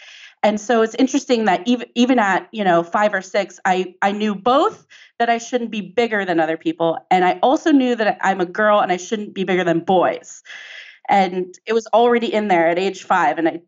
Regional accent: San Diego, California, United States; it was given at UCSD, like a college campus in San Diego. I grew up in San Diego.

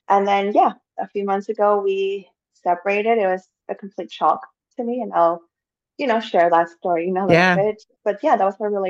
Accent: Mexico; moved away as an adult; now in Canada; I am 30 years old. I just turned 30 a few months ago. I am originally from Mexico, but I've been living in Canada for the last 11 years.

